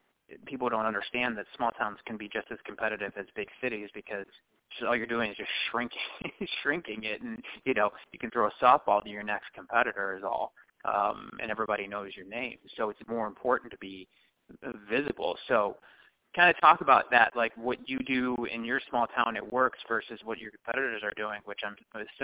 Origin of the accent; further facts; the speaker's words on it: Buffalo, New York, United States; I know that because I'm originally from Buffalo. I know Elmira.